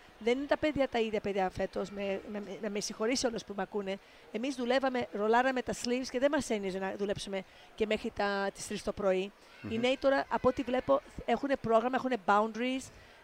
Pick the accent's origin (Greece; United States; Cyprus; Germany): United States; New York City, New York; γιατί εγώ μεγάλωσα στη Νέα Υόρκη